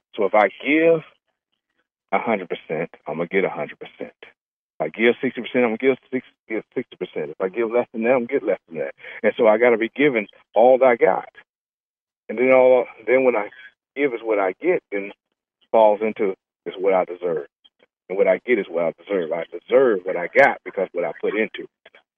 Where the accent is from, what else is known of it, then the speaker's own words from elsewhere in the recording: Edmond, Oklahoma, United States; I'm from Edmond, Oklahoma.